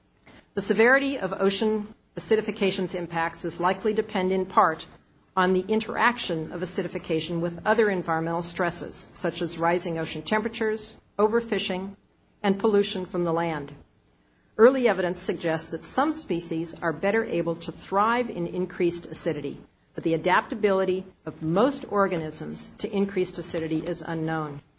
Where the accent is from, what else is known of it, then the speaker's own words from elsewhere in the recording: Oregon, United States; They occur in the millions off the coast of my home state of Oregon